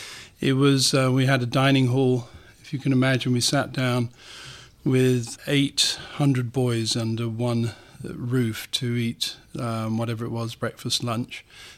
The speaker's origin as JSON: {"language": "English", "region": "South West England", "country": "United Kingdom", "tie": "born or raised there", "also_born_or_lived": "Hertfordshire", "said": "You say I grew up in Somerset. In fact, I was born in Somerset and we ended up back in Somerset, but we were quite peripatetic in the interim."}